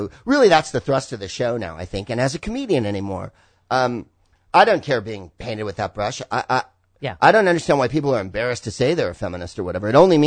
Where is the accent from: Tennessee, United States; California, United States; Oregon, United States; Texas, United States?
California, United States; San Carlos; accent: California; Yeah, I'm from the Bay Area. I grew up in San Carlos, white principality south of San Francisco.